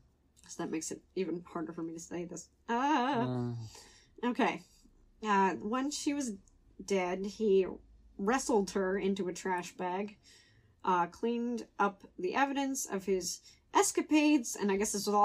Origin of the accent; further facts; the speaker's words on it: Hope, New Jersey, United States; I'm from Hope, New Jersey, not Hopewell. It's a different place.